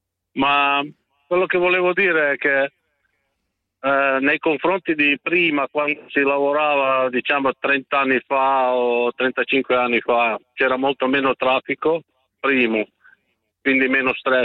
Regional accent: Croatia; now in Italy; Ecco, io sono croato, è dall'86 che sono in Italia.

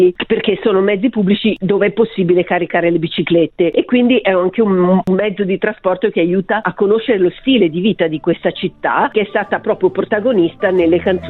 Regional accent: Genoa, Liguria, Italy; perché appunto essendo genovese ho pensato che poteva avere senso immaginare un itinerario

